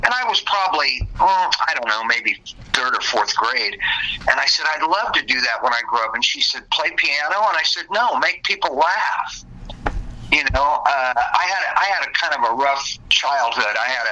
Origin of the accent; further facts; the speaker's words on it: Kokomo, Indiana, United States; Yeah, I grew up in Kokomo, Indiana. It's a town about 50 miles north of the Indianapolis Motor Speedway where the 500 settled.